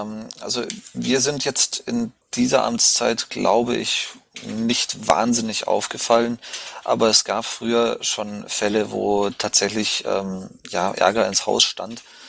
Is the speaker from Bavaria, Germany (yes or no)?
yes; Bavaria, Germany; moved away as an adult; now in United Kingdom; Ich komme zwar aus Bayern und ich stehe auch auf Papier im Landesverband Bayern als Mitglied drin. Ich lebe aber und arbeite im Ausland. Also ich mache hier meinen Doktor in Biochemie in England.